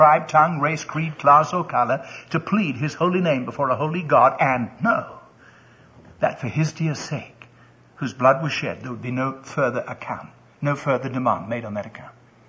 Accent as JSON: {"language": "English", "region": "England", "country": "United Kingdom", "tie": "born there", "said": "For one thing, I was born in England."}